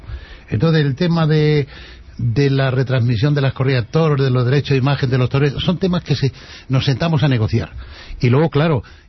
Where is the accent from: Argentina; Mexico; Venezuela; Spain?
Spain; Ávila, Castile and León; cuando yo llegaba a mi pueblo en Ávila